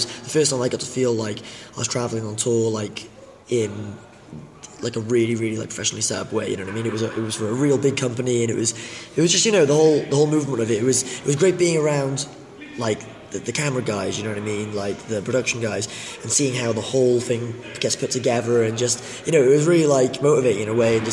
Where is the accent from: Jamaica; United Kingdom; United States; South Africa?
United Kingdom; Cardiff, Wales; I've got a big goodbye show down in Cardiff, in my hometown, and it's in the venue that I started training